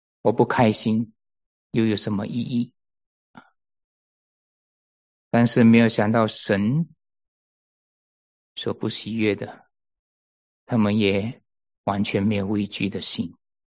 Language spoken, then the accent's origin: Chinese; China; 基督教不是中庸之道，我们中国人喜欢中庸之道。